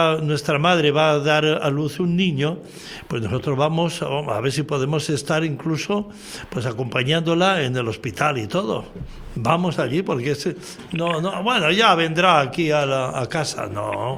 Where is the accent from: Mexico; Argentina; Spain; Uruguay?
Spain; Canary Islands; El tercer bloque somos nosotros, los de Tenerife, juntamente con Andalucía. Nosotros pertenecemos a Sevilla, al arciprestazgo de Sevilla.